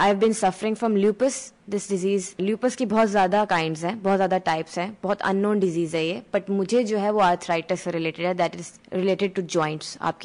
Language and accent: Urdu; Lahore, Punjab, Pakistan; also born or lived in Rahim Yar Khan; میں پیدا تو ریمیا خان میں ہوئی تھی, I guess I was only one, تو میرے ابا ہمیں لاہور لے آئے, براٹ اپ میرا لاہور میں.